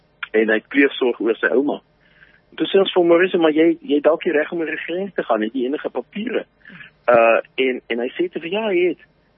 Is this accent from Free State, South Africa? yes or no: no; Paarl, Western Cape, South Africa; now in Ukraine; ek het in die Parel groot geword en ek is in 95 in Oekraïne in.